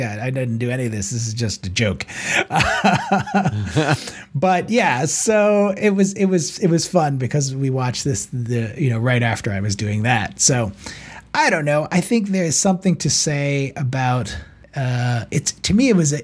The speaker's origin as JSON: {"language": "English", "town": "Washington", "region": "District of Columbia", "country": "United States", "tie": "born or raised there"}